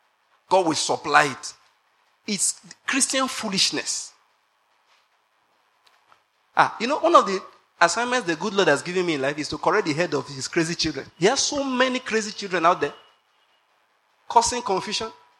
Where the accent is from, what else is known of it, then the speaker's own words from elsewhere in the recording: Nigeria; I said, I'm a Nigerian. This is my first time in this country.